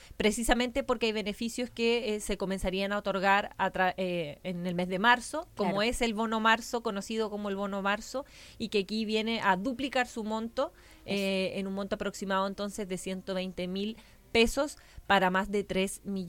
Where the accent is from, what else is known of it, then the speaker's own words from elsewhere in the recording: Chile; Y de ver cuán empáticos somos también los chilenos.